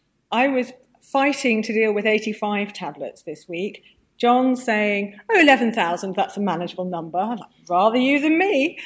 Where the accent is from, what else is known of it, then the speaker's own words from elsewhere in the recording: Southport, North West England, United Kingdom; I grew up partly in Southport in the north, in the northwest.